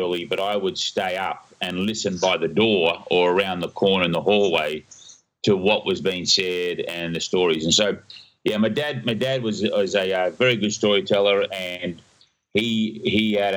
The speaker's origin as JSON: {"language": "English", "town": "Sydney", "region": "New South Wales", "country": "Australia", "tie": "born there", "said": "So I was born in Sydney, Australia."}